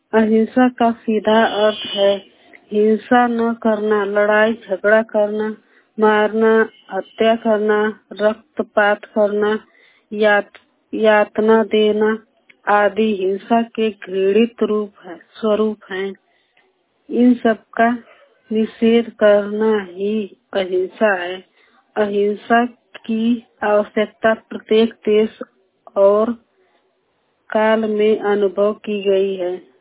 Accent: Azamgarh, Uttar Pradesh, India; मैं आजमगढ़ से हूँ

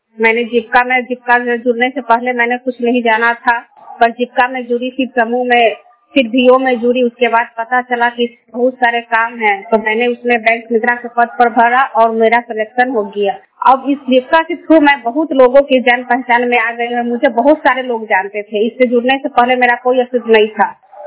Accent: India; मैं गुरमिया पंचायत से हूँ।

